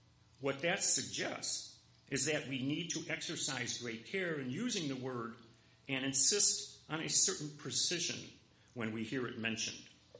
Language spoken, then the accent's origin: English; United States; As an American and as a person of privilege, I cherish it as much as the next person.